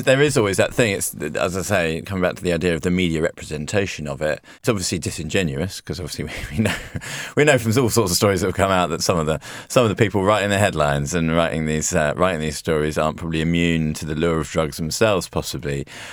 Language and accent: English; United Kingdom; we're British